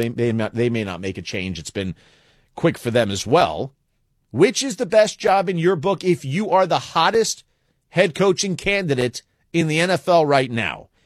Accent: New York, United States; Look, I live in New York. I grew up in New York. I've been to other parts of the country.

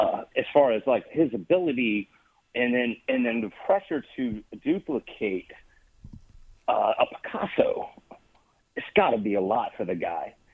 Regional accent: Tampa, Florida, United States; now in New Orleans, United States; I grew up in Tampa. I live in New Orleans, so I'm kind of torn here.

